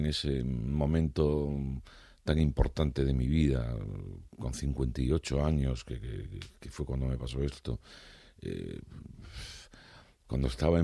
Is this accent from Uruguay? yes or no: no; Morocco; moved away; En principio éramos mi hermana y yo los que vinimos de Marruecos, ¿no?